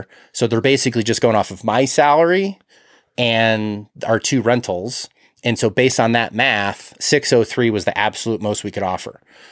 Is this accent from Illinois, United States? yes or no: yes; Illinois, United States; where I grew up in Illinois, percentage based on the house.